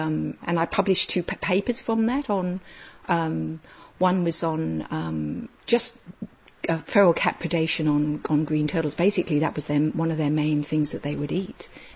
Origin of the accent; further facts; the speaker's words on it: London, United Kingdom; And growing up in London, we used to go on holidays to the Mediterranean to get the sun